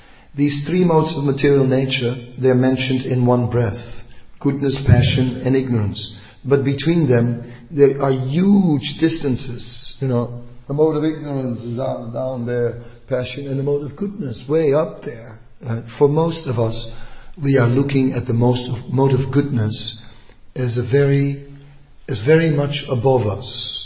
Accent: Netherlands; It's like we are from Holland. I always see someone from Holland and you know. Holland. In Holland we have a sport called slootje springen.

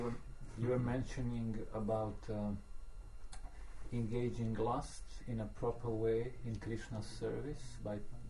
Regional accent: Split, Split-Dalmatia County, Croatia; I'm from Split.

